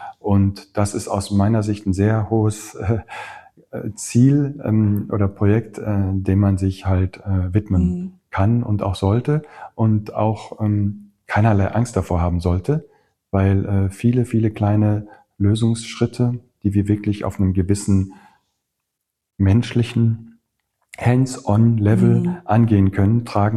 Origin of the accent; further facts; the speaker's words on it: North Rhine-Westphalia, Germany; bei uns im Sauerland zum Beispiel, da ist das Land nicht besonders fruchtbar.